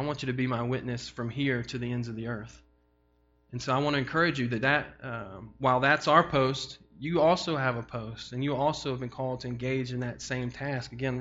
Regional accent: Memphis, Tennessee, United States; born there; I was born in Memphis.

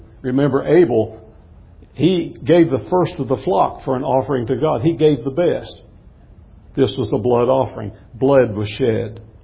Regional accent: West Virginia, United States; Well, I'm from West Virginia, so you know.

